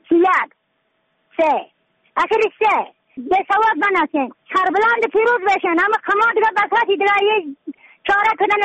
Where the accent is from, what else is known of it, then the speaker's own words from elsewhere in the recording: Badakhshan, Afghanistan; از بدخشان هستم، مرکز بدخشان، ولسوالی یکلی پایان، خیره وینگ،